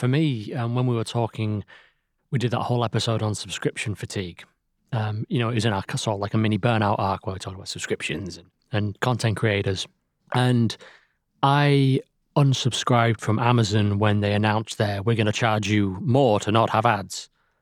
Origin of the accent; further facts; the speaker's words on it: Yorkshire and the Humber, United Kingdom; which is nice because I'm from Yorkshire and I love being stingy.